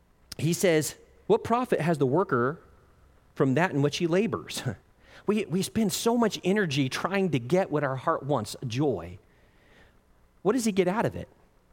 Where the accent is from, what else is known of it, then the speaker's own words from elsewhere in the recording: Piqua, Ohio, United States; And I looked down at my hometown that I thought, that wasn't that great of a place. And I saw the great Miami River running through the city of Piqua, Ohio.